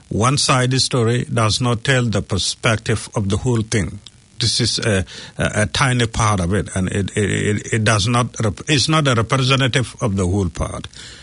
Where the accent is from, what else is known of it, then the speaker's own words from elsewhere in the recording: New Zealand; I'm not a refugee. I'm a New Zealander.